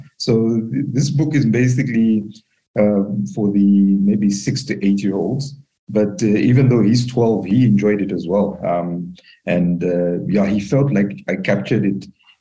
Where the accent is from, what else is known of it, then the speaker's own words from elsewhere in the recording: Zambia; born there; since I was born in Zambia, there was the tragedy of the Zambian national team